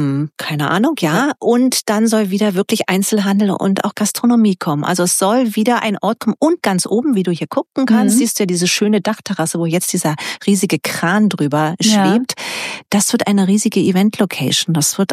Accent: Berlin, Germany; Brauchen wir aber auch unsere Power als Berliner und müssen hier ein bisschen mit einbringen.

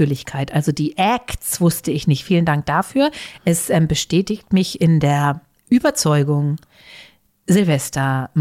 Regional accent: Hamburg, Germany; als Hamburger

